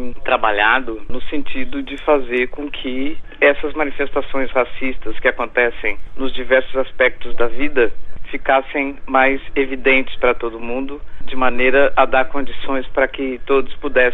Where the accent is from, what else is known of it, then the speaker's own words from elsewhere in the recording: Rio Grande do Sul, Brazil; also born or lived in Bahia; Sou gaúcha, comecei no movimento negro no final dos anos 70 e de uma forma mais efetiva depois que me transferi para a Bahia.